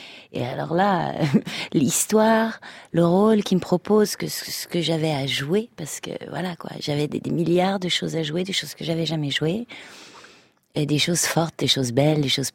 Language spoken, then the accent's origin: French; France; chez nous en France.